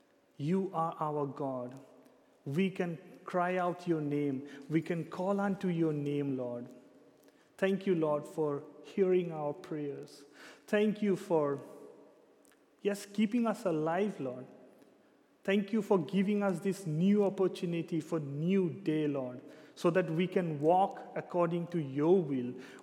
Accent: India; now in Zeist, Netherlands; I'm basically from India

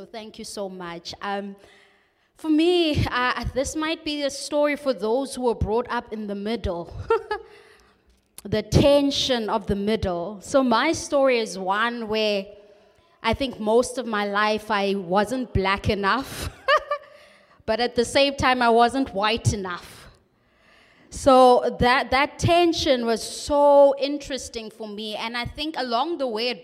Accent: Mdantsane, Eastern Cape, South Africa; So I grew up in Mdantsane in a location, but I went to a multiracial school.

